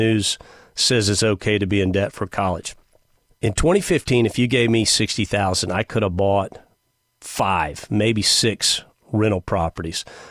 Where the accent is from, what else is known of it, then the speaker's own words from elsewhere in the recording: Houston, Texas, United States; born there; I was born in Houston, but boom, we moved.